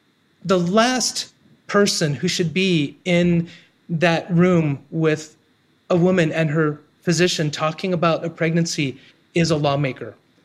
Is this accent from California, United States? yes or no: no; Ohio, United States; And seeing what's happening, not just in my home state of Ohio, but in other states across the country